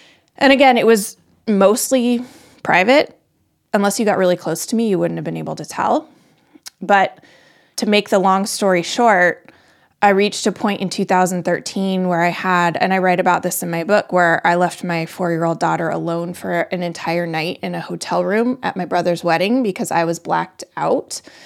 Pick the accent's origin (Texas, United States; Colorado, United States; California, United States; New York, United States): Colorado, United States; I live just north of Boston. I'm from Colorado. I'm a mother